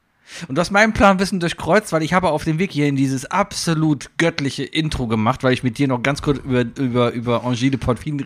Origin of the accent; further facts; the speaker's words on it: United Kingdom; Nee, ich bin Brite.